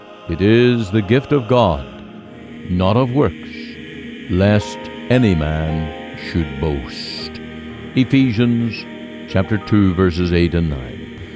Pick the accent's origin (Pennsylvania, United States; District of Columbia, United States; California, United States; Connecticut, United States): Connecticut, United States; New Milford; also born or lived in New York State; was just over a year old, my family moved from New York State to New Milford, Connecticut, where I was raised in the Roman Catholic faith.